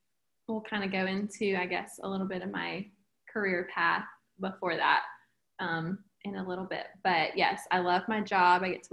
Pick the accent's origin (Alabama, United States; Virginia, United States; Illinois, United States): Alabama, United States; Birmingham; I grew up in Birmingham. I lived there my whole life. I was born and raised there.